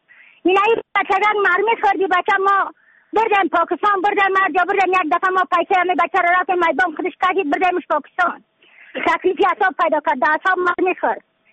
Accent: Yaftal, Badakhshan, Afghanistan; از بدخشان هستم، مرکز بدخشان، ولسوالی یکل پایان، قیره وینگ

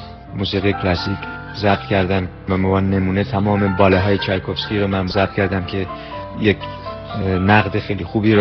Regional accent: Iran; also born or lived in Europe / America; من ایرانی هستم و خب در اونجا اصلا ریشه گرفتم و در اونجا رشد کردم، در اونجا به مدرسه رفتم

